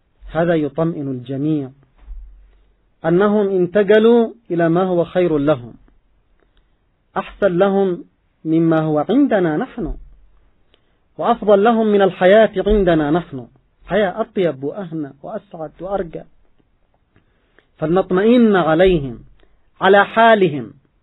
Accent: Yemen; نرى ثماره ونرى نتاجه في هذا الزمن عندنا في اليمن

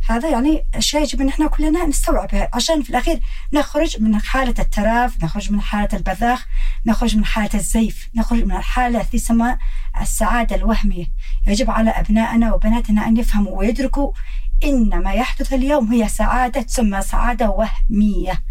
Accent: Yemen; accent: Yemeni; بمصطلحنا أو بلهجتنا احنا اليمنية

